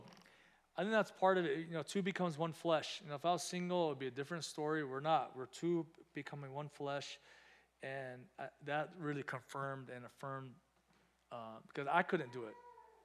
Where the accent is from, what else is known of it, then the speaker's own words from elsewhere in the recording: California, United States; I'm a kid from the San Gabriel Valley, gardener's son. You know, this is who I am.